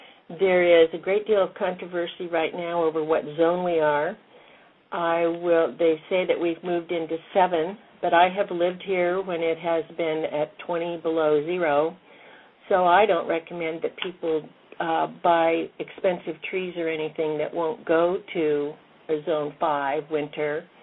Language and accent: English; Orofino, Idaho, United States; Well, as you mentioned at the start of the show, I was born and raised in Idaho. In particular, I'm from northern Idaho, from Orfino on the Clearwater River, Lewis and Clark country.